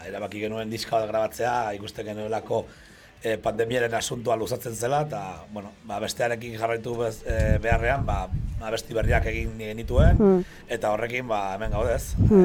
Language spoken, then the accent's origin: Basque; Navarre, Spain; zaten nire Nafarra naiz, gero, bueno, nita Mortz, Nafarran bizi gara